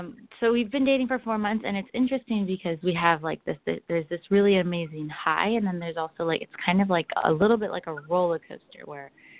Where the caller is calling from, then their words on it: California, United States; I'm from California.